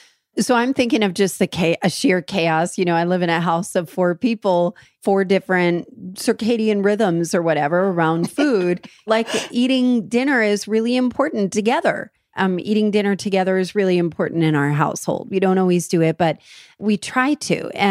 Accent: New Jersey, United States; And it's very okay. I'm from New Jersey.

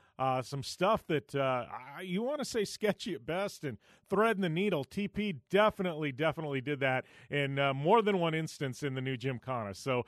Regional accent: Parker, Arizona, United States; that was actually here in Parker because that's my hometown

